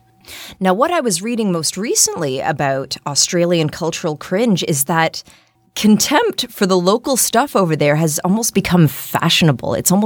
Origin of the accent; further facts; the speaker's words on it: Canada; growing up as a Canadian pre-internet, I definitely felt it as a kid.